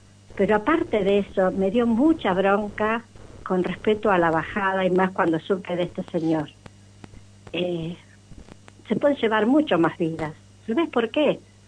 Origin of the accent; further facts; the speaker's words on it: Villa Constitución, Santa Fe, Argentina; now in San Lorenzo, Argentina; De Constitución.